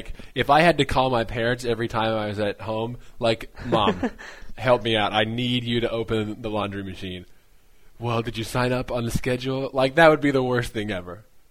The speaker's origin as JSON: {"language": "English", "town": "Wenatchee", "region": "Washington", "country": "United States", "tie": "born or raised there", "said": "Two of my friends went to the Valley College where I grew up in Wenatchee"}